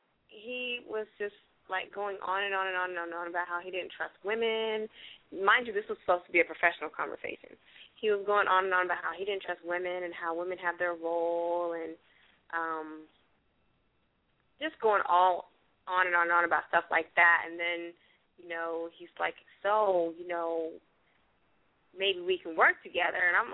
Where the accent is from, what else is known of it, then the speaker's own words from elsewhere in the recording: California, United States; I hadn't lived in Maryland long. I'm from California, so, you know, I don't do snow.